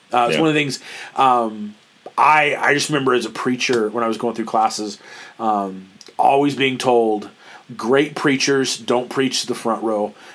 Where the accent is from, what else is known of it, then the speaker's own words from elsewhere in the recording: Oklahoma, United States; I think growing up in Oklahoma, we didn't have like professional sports teams, and so like we just never cared.